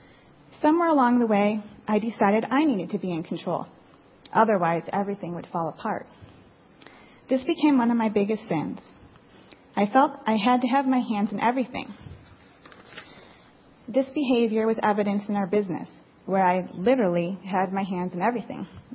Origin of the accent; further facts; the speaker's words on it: Michigan, United States; I'm originally from Michigan. My father's Iranian. He was born in Tehran and came to the United States when he was 19 to go to school